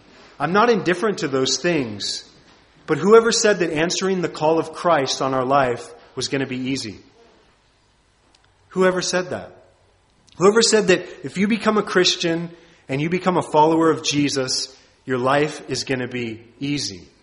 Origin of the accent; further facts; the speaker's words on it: United States; As an American, I love my country. I'm not against my own country.